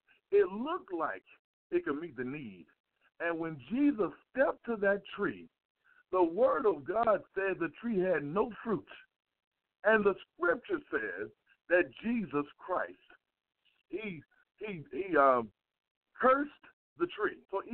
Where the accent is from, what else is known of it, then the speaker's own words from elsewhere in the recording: LaGrange, Georgia, United States; When I was a little boy growing up in LaGrange, Georgia, when I wanted apples, there was a lady that lived down the street from me